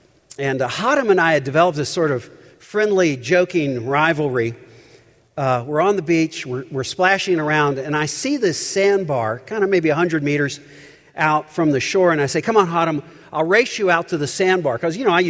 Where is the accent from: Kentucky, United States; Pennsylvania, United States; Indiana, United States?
Kentucky, United States; Owensboro; when I was a young man growing up in Owensboro, Kentucky. Anybody here from Owensboro? I loved growing up in Owensboro.